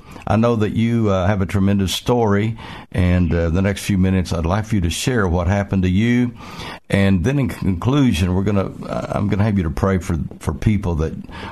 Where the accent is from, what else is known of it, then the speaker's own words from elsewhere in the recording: Oklahoma, United States; born there; and of course I was born in Oklahoma